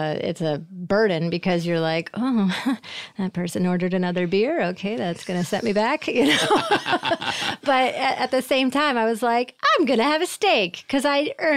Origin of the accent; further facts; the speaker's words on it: Syracuse, New York, United States; And I'm from Syracuse. So New York, which is like Chicago adjacent. I mean, it's more Midwest than it is East Coast.